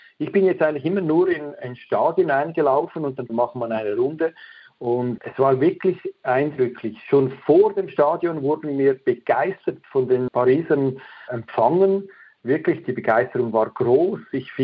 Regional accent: Switzerland; für uns als Schweizer ist das noch ein bisschen spezieller, weil ja, das ist ein Nachbarland. Wir sprechen diese Sprache, wir sprechen auch Französisch bei uns

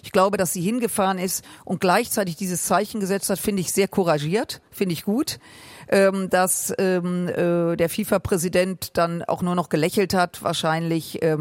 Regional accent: Düsseldorf, North Rhine-Westphalia, Germany; Ja, das ist meine Heimatstadt, mein Verein.

